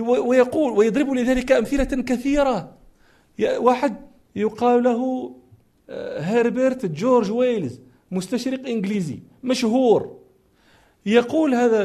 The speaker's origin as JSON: {"language": "Arabic", "country": "Morocco", "said": "جاءني رجل من أكابر الدكاترة القانونيين عندنا في المغرب"}